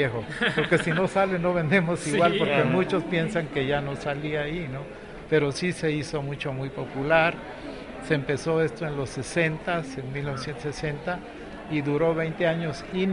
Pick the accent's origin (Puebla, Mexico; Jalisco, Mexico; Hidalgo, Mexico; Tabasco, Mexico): Tabasco, Mexico; yo soy costeño, soy de Tabasco, sí.